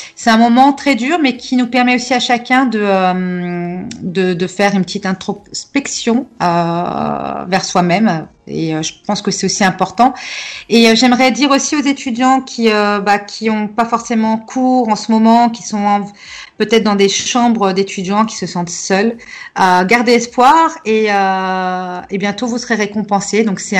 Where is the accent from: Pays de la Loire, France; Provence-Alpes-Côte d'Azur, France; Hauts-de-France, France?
Pays de la Loire, France; Nantes; now in Paris, France; à la base, je ne suis pas parisienne, je suis nantaise, qui est devenue par la suite parisienne, parce que j'ai vécu à Paris plus de 7 ans, 8 ans déjà.